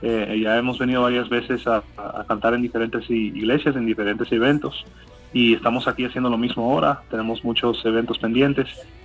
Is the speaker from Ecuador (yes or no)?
no; Cuba; accent: Cuban; now in Colombia; si me hubiera conocido hace unos 6 o 7 años, hubiera sido bien, bien, bien cubano mi acento.